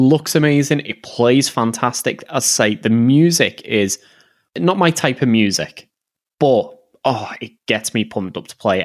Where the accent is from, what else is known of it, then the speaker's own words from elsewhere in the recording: England, United Kingdom; You'd go into a game and they're like, oh, where are you from? You sound a bit weird. And you're like, oh, we're from England.